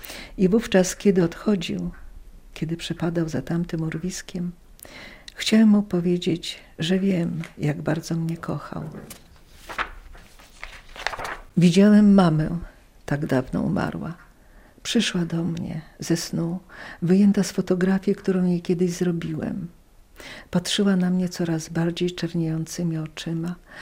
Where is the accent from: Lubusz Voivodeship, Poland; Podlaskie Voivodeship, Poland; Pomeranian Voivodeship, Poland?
Podlaskie Voivodeship, Poland; Ja pochodzę z takiej dzielnicy, gdzie do mostu na Dolistówce, pochodzę z ulicy Nowowarszawskiej.